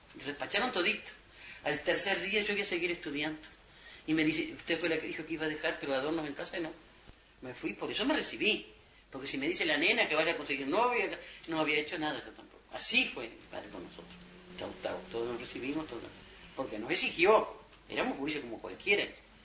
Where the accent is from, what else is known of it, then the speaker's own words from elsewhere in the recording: Treinta y Tres, Uruguay; Desde chiquita, nosotros toda la vida nacimos prácticamente en el Olimar, los primeros baños creo que nos dieron en el Olimar. Siempre, todas las 33 es sagrado